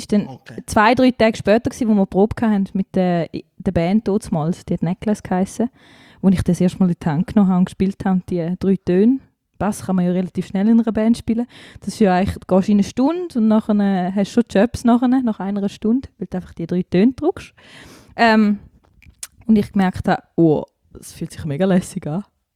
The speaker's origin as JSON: {"language": "German", "country": "Croatia", "tie": "born or raised there", "said": "Ich bin schon in der Pampa aufgewachsen, in Kroatien."}